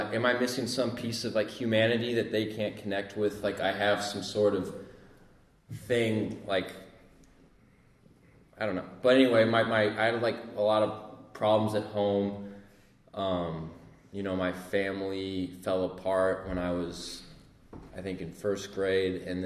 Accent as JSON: {"language": "English", "region": "Midwest", "country": "United States", "tie": "born there", "said": "I was, you know, I was born in the Midwest."}